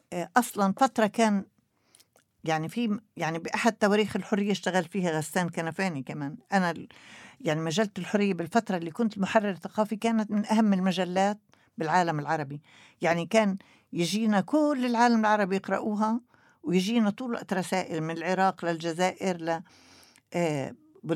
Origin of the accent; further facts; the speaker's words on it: Palestine; والدكتور رايح لبناني وأنا فلسطينية